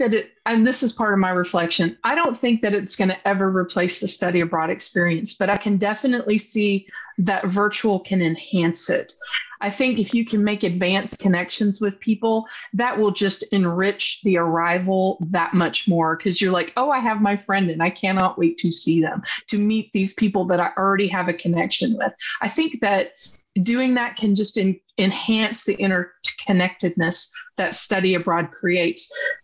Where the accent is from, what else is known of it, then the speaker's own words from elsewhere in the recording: Alabama, United States; You know, we're from Alabama. We have a history of that as an issue in our state.